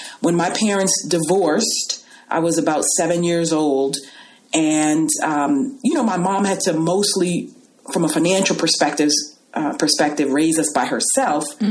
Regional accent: Los Angeles, California, United States; Well, I grew up in a household, like I said, I was raised in Los Angeles.

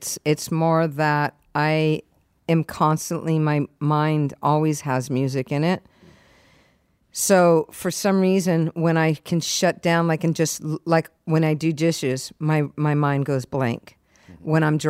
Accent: San Diego, California, United States; also born or lived in New York; I was there for 1 year. I was 1 year old, and then we moved to San Diego. So I was raised in San Diego.

